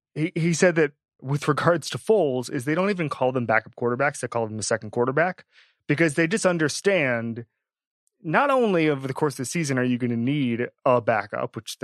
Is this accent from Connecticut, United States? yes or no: no; Florida, United States; because I'm from Florida where it's like, we'll just find some guy.